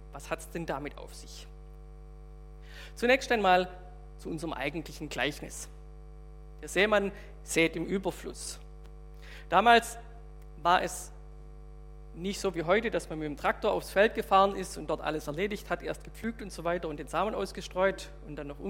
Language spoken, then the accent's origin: German; Baden-Württemberg, Germany; wo ich herkomme, auf der Schwäbischen Alb, heißt viel Steine gab es und wenig Brot.